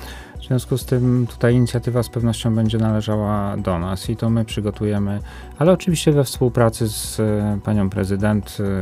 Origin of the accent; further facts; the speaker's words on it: Łódź, Łódź Voivodeship, Poland; Mam wielką nadzieję, jestem łodzianinem